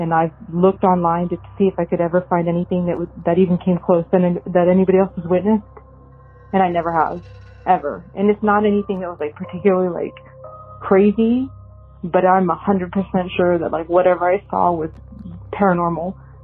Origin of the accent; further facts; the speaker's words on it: Austin, Texas, United States; I'm from Austin, Texas, but this ghost story actually happened in Manor, Texas.